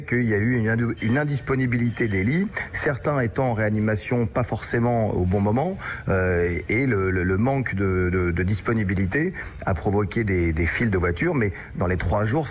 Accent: France; moi en tant que Français

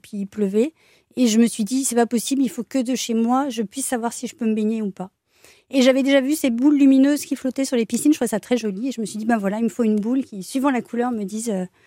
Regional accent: Brest, Brittany, France; Pour la petite histoire, je suis bretonne et brestoise.

